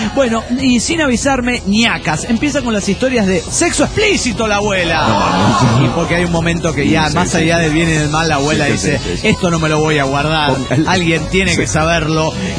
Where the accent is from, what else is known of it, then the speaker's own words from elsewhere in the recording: Guadalajara, Jalisco, Mexico; de Guadalajara.